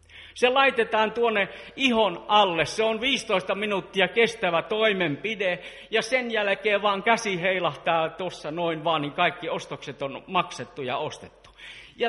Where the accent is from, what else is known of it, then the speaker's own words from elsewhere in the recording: Joensuu, North Karelia, Finland; Kun olin nuori 70-luvulla, minä hyvin usein olin kuuntelemassa Joensuussa minun kotikaupungissa.